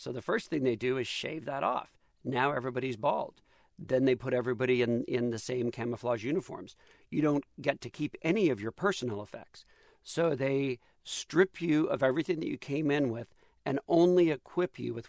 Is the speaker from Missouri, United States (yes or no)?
no; Dallas, Texas, United States; now in Los Angeles, United States; I live in Los Angeles. I'm from Dallas